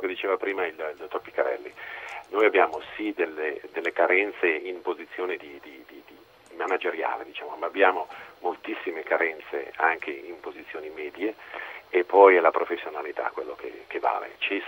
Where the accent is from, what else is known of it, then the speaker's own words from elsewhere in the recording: Domodossola, Piedmont, Italy; io sono originario di Domodossola